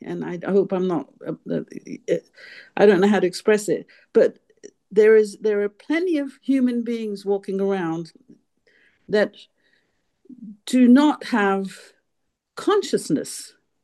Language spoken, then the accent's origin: English; England, United Kingdom; born there; I was raised as a Hindu. I'm Indian, born in England.